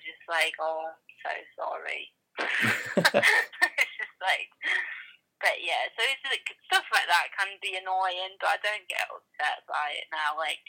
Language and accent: English; Scotland, United Kingdom; It's being Scottish is a nightmare.